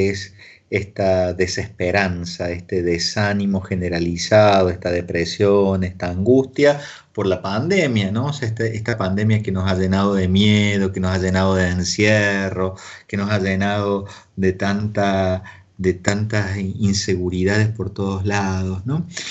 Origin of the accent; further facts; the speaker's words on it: Villa Carlos Paz, Córdoba, Argentina; es mi tierra, ahí nací, ahí crecí, ahí fui bautizado. Hoy es noche de recuerdo, recién Bahía Blanca, ahora Carlos Paz, ahí nació mi vocación